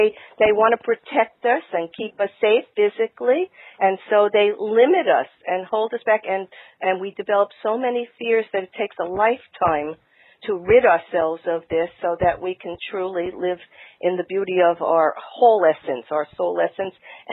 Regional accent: New York, United States; I grew up in New York in a Jewish family

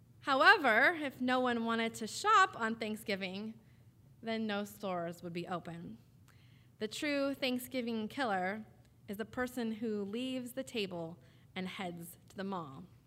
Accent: California, United States; I grew up right near South Coast Plaza and my family would walk to the mall

